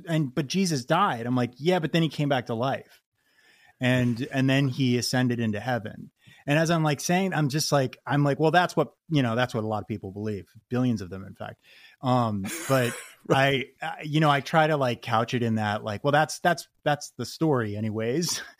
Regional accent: Boulder, Colorado, United States; I grew up in Boulder, Colorado, and we had these bunch of trees behind our house.

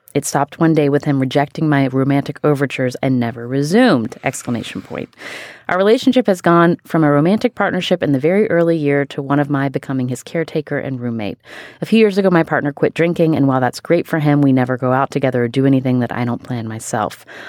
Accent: West Virginia, United States

